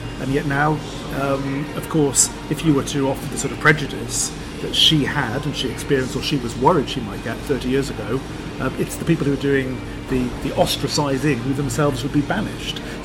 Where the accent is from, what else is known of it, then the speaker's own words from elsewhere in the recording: Cardiff, Wales, United Kingdom; For nobody in my family quite sounds like I do, and I come from Cardiff or Cardiff, but I don't sound anything like people in my family.